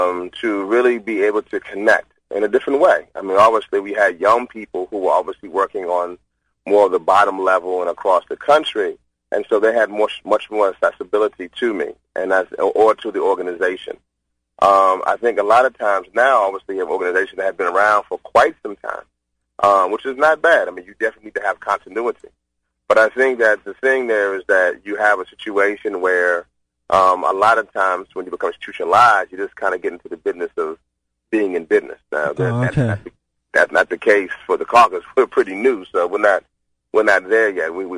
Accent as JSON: {"language": "English", "region": "Louisiana", "country": "United States", "said": "I'm from Louisiana, and I'm a black male, and I have a bachelor's and a master's"}